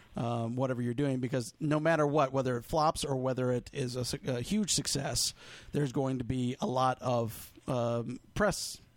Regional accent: Cleveland, Ohio, United States; Well, my personal favorite, my hometown team, the Cleveland Browns

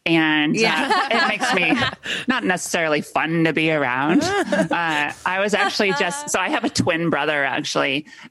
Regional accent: California, United States; Grew up in Southern California.

